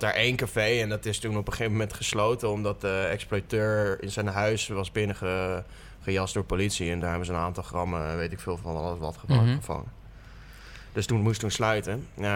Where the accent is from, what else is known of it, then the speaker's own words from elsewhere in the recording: Amersfoort, Utrecht, Netherlands; now in Amsterdam, Netherlands; Ik ben niet van oorsprong Amsterdammer. Ik ben import. Ik kom uit Amersfoort.